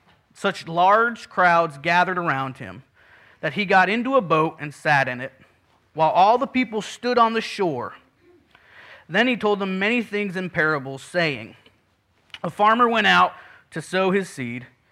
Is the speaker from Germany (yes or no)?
no; Puerto Rico; I grew up in Puerto Rico. My parents were missionaries, and so for 18 years of my life, I grew up there.